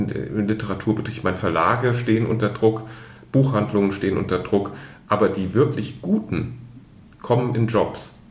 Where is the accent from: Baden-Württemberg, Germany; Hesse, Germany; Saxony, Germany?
Hesse, Germany; Groß-Gerau; Aus Groß-Gerau.